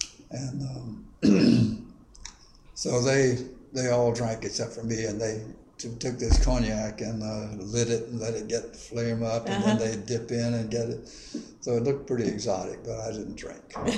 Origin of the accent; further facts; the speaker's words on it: the South, United States; knowing I was from the South and the black man.